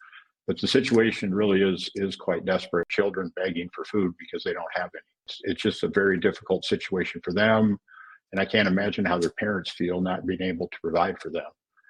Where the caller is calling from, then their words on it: Rafah Governorate, Palestine; I'm joining you from the Rafah Governorate in southern Gaza